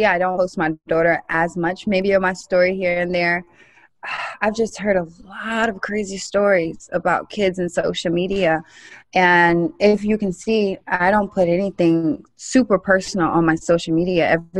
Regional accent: Vero Beach, Florida, United States; And I told myself that I'm from Vero Beach, Florida. It's a great community, everybody, but it's a community that everybody, they're raised up together, they marry together, and the cycle repeats.

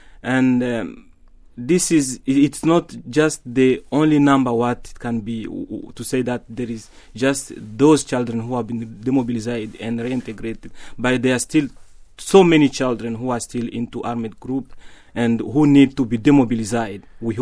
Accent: Uvira, South Kivu, DR Congo; English is a second language; I'm from Eastern Par in the province of South Kivu in Uvira.

